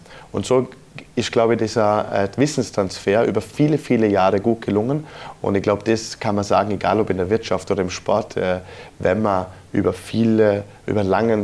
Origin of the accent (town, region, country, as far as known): Austria